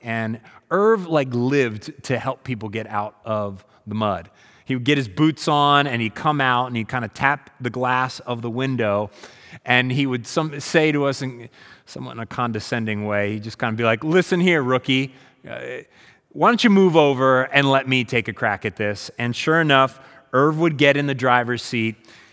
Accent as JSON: {"language": "English", "town": "Molino", "region": "Pennsylvania", "country": "United States", "tie": "born or raised there", "said": "I grew up in Molino Village in Schuylkill County, Pennsylvania."}